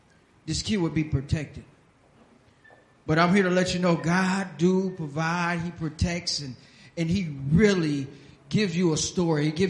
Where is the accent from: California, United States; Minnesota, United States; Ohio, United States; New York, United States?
Ohio, United States; Cleveland; from Cleveland, Ohio.